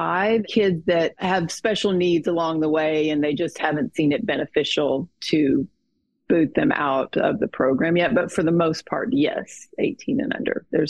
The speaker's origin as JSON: {"language": "English", "region": "Texas", "country": "United States", "tie": "born or raised there", "also_born_or_lived": "California", "moved": "as an adult", "said": "Well, I was born in Texas, and then late 20s when I moved to California the first time."}